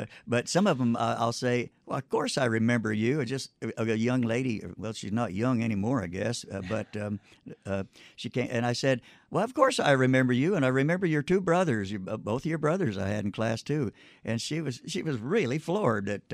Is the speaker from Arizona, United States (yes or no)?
yes; Mesa, Arizona, United States; born there; I was born in Mesa, and Mesa was in a depressed situation there.